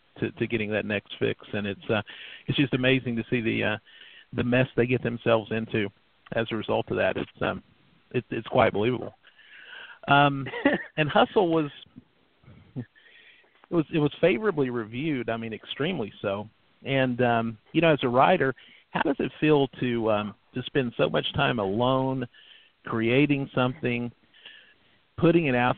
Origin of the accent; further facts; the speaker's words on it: Virginia, United States; I mean, I'm from Southwest Virginia.